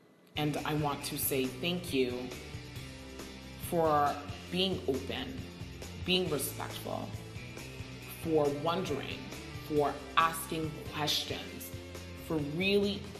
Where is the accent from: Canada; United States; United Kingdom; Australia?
United States; Brooklyn, New York; My reality as a Haitian American, my reality as a woman, my reality of growing up in Brooklyn, New York, is crucial to my understanding of whatever is happening in the classroom.